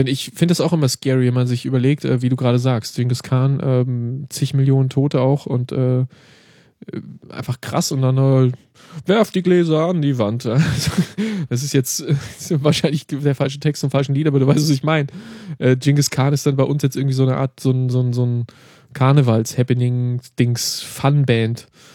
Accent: East Germany, Germany; ich bin ja auch im Osten aufgewachsen

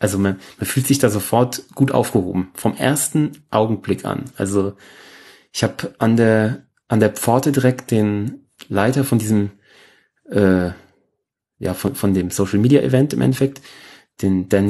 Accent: Aschaffenburg, Bavaria, Germany; hat mich gefragt, wo ich herkomme. Und da habe ich gesagt, ja, Aschaffenburg.

